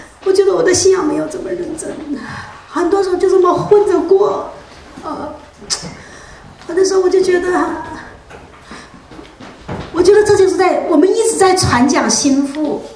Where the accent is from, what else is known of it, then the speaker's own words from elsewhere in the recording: Shanghai, China; 后来我发现我是上海人的上海人，他是上海人